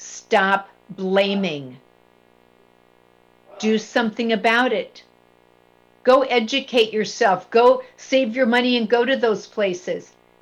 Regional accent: Midwest, United States; I was raised in the Midwest. Everything's polyester. There's very little color there, at least in our home.

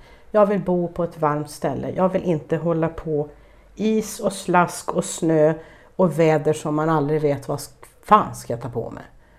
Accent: Stockholm, Stockholm County, Sweden; Jag menar, jag är uppvuxen i Stockholm.

